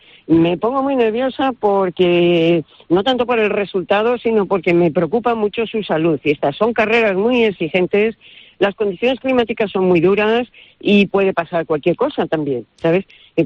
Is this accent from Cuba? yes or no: no; Castile, Spain; todo el mundo sabe que yo soy castellana, algo seca